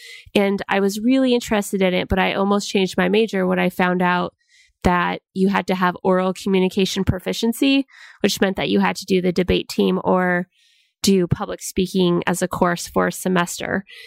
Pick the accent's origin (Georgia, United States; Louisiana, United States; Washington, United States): Washington, United States; Yeah, I'm actually from Washington State.